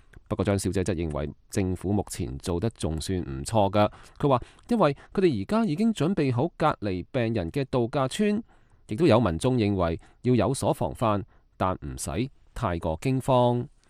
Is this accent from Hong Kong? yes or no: yes; Hong Kong; 我是香港人，但是我家人在上海